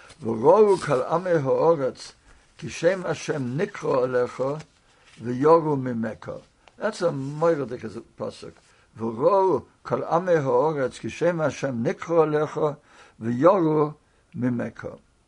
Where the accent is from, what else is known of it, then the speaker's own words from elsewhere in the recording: England, United Kingdom; I ought to know, I come from England